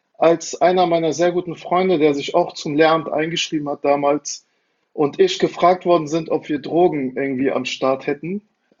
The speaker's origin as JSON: {"language": "German", "town": "Frankfurt", "region": "Hesse", "country": "Germany", "tie": "born or raised there", "said": "ich bin selber in Frankfurt aufgewachsen"}